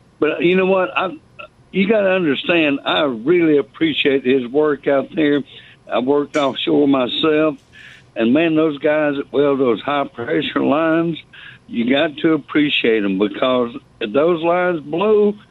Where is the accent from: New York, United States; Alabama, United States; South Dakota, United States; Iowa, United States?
Alabama, United States; Shelby; I'm originally from Shelby, Alabama, where he's from. I grew up down by Bozo's Fish Camp.